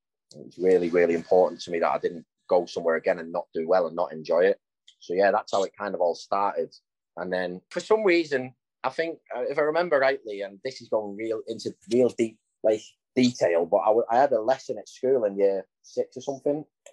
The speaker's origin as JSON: {"language": "English", "town": "Widnes", "region": "North West England", "country": "United Kingdom", "said": "just from outside Liverpool, obviously, like you said, from Widnes, and Dougie would tell you that I'm not a Scouser."}